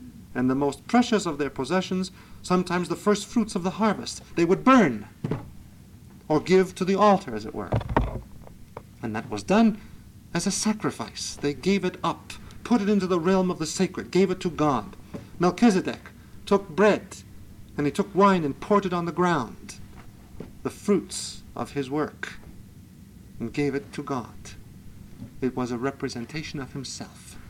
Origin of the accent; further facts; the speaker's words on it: Brooklyn, New York, United States; And my home bishop, where I was raised in Brooklyn, the Brooklyn Diocese